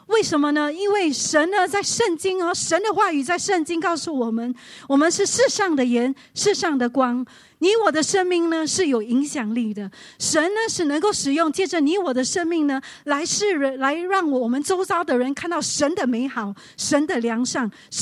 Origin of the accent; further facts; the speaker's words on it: Singapore; 在我们新加坡人在新加坡生活，压力的来源来自三大来源